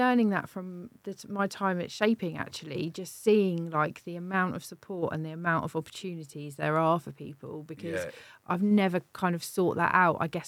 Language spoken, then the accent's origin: English; Gosport, South East England, United Kingdom; also born or lived in Portsmouth; I lived in Eastneath for, well, Portsmouth generally for like 20 years, but I'm originally from Gosport. So post-travels, we've ended up in Gosport, which is I never thought that I would be living there again. I lived there when I was like a teenager